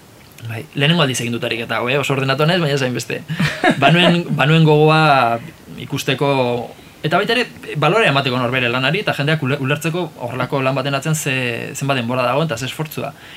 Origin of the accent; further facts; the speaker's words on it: Irun, Basque Country, Spain; Irun agertzen da nire herria